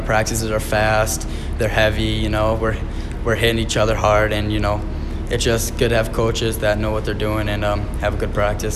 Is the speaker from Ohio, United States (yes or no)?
yes; Cleveland, Ohio, United States; now in Olds, California, United States; I'm from Cleveland, Ohio, and I'm 18 years old.